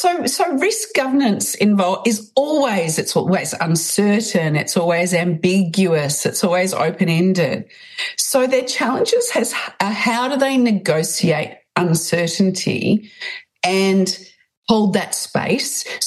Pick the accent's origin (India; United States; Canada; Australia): Australia; Sorry, I'm an Australian, everybody.